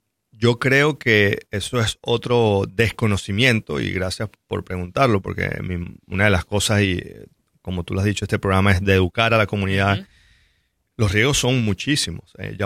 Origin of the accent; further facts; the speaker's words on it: Venezuela; moved away as an adult; now in United States; Soy de Venezuela. Uh-huh. Hice mi entrenamiento en cirugía allá. Emigré a Estados Unidos hace aproximadamente 15 años